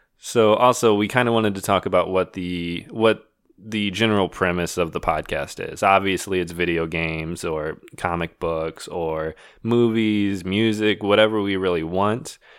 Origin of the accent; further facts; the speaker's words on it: Indiana, United States; also born or lived in California; That's me. This is my voice. I have the deeper, more stupid voice. I was born and raised in Indiana. Met Jose in sixth grade.